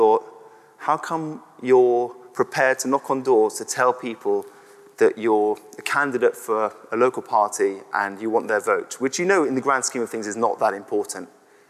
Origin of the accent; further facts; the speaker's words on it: Brentwood, East of England, United Kingdom; I actually stood as a local candidate in Brentwood, in my hometown, in 2015 for the Conservatives.